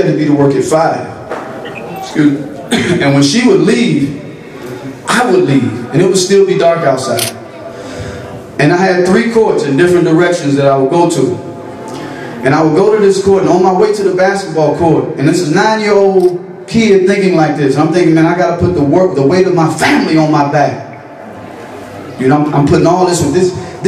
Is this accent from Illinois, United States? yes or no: no; Gulfport, Mississippi, United States; I'm from Gulfport, Mississippi, and I was born in a single parent home